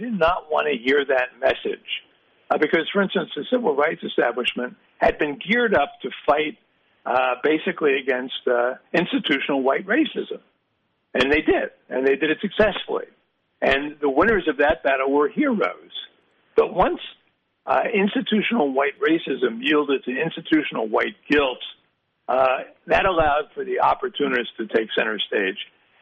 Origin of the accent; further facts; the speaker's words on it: Newark, New Jersey, United States; growing up in the 60s, we thought of ourselves by our ethnicity. I'm Irish. You know, our neighbor was Irish, mostly Irish, Italian. There's a lot of Jews in Newark.